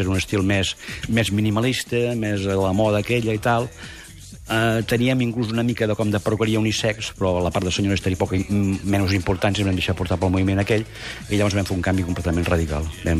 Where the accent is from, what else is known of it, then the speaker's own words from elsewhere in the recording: Sant Llorenç de Morunys, Catalonia, Spain; Jo sóc fill de barbers, sóc net de barbers, sóc fill de Sant Llorenç de Morunys, el meu pare era barber, el meu avi era barber.